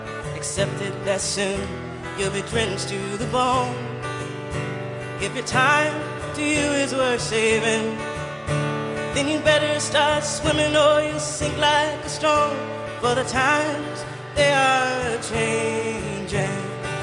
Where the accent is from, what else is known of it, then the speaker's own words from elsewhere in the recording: Vänersborg, Västra Götaland County, Sweden; born there; also born or lived in Trollhättan / Ånge / Ljungaverk / Otterbäcken; Så att jag är född i Vänersborg, jag har bott i Trollhättan, jag har bott i Ånge, jag har bott i Ljungaverk, jag har bott i Otterbäcken, jag har bott i Junisjär, sen har jag bott i Stockholm för det mesta.